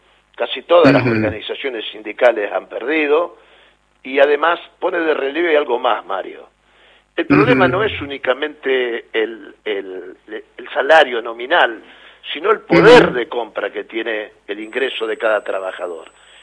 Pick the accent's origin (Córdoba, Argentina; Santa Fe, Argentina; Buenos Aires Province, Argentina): Santa Fe, Argentina; Rosario; Yo no soy santafesino, yo soy rosarino.